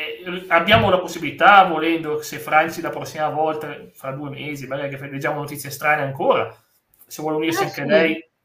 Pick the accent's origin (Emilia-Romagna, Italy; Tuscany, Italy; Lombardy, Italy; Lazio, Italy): Lombardy, Italy; No, dalle mie parti, ragazzi, non è dalle mie parti, vicino a Milano